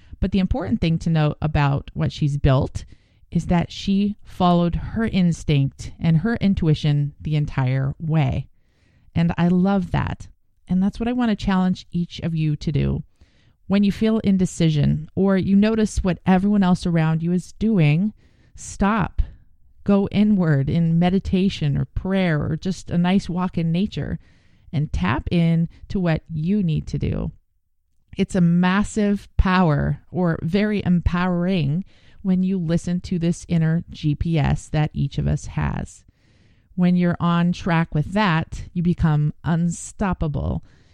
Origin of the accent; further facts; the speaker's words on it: Verona, Wisconsin, United States; a giant medical software company in my hometown in Verona, Wisconsin.